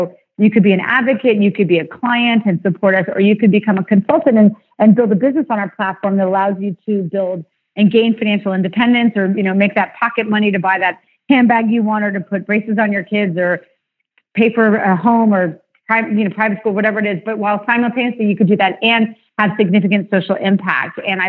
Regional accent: New York, United States; now, I grew up in New York, but I had friends in Chicago and Boston and Washington and San Francisco, et cetera.

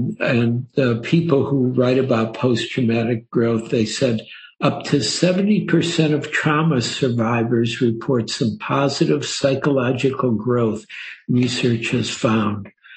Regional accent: Detroit, Michigan, United States; And I know Henry Ford Hospital because it's in Detroit and I grew up in Detroit.

